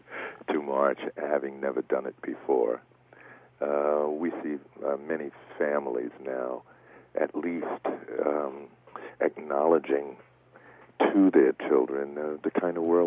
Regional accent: Brooklyn, New York, United States; basically I grew up in Brooklyn through the 50s as a teenager

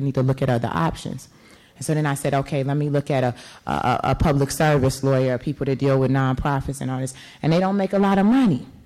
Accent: Chicago, Illinois, United States; I grew up in Bronzeville on 47th Street, and I remember all of my family's over there

